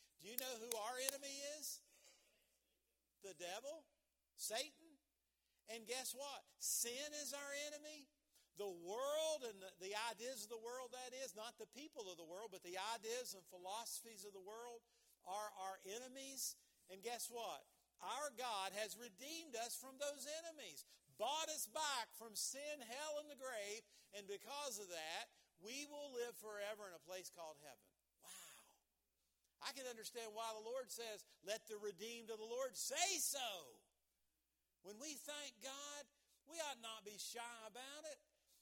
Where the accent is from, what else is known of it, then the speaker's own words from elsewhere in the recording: West Virginia, United States; born there; I was born in West Virginia. How about you?